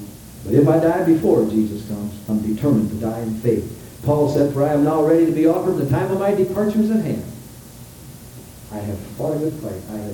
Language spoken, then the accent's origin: English; Eau Claire, Wisconsin, United States; Or in the Eau Claire Daily Telegram, my hometown.